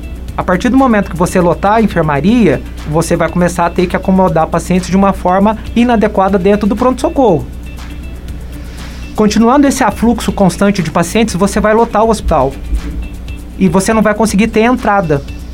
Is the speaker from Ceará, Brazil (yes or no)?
no; Pouso Alegre, Minas Gerais, Brazil; eu sou de Pouso Alegre, nascido lá